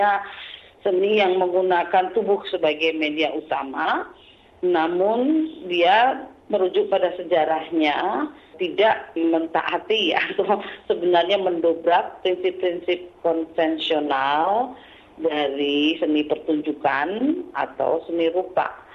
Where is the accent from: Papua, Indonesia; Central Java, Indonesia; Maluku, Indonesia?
Central Java, Indonesia; Surakarta; born there; Ya memang saya lahir di Solo.